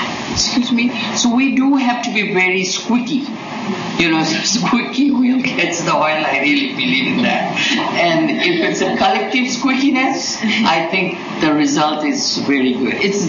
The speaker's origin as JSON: {"language": "English", "town": "Chicago", "region": "Illinois", "country": "United States", "said": "I'm from Chicago, and I'm from Apnagar."}